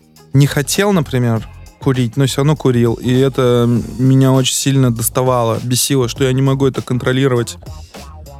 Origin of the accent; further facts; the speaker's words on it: Bashkortostan, Russia; я сам из Башкирии, татарин, у нас очень схожие языки тюркские